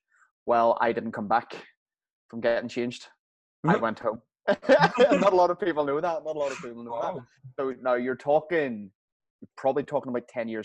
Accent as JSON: {"language": "English", "town": "Belfast", "region": "Northern Ireland", "country": "United Kingdom", "tie": "born or raised there", "moved": "as an adult", "said": "So I grew up in Belfast. I was in Belfast until I was 30 years old. I'm now 33."}